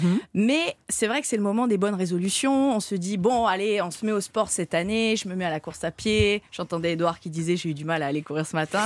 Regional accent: Vesoul, Bourgogne-Franche-Comté, France; Ah, je vais dire, je suis de Vesoul, quoi.

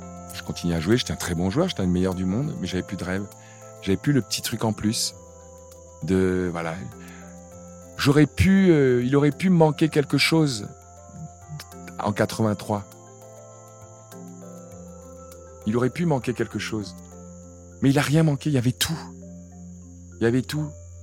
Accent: Cameroon; Enfin, moi, je viens d'un petit village du Cameroun, quoi. Où on n'avait pas de quoi me payer ma première raquette.

